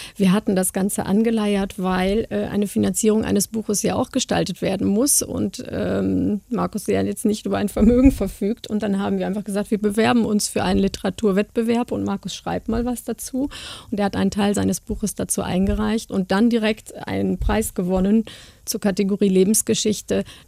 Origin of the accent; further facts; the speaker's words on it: Cologne, North Rhine-Westphalia, Germany; ich komme aus Köln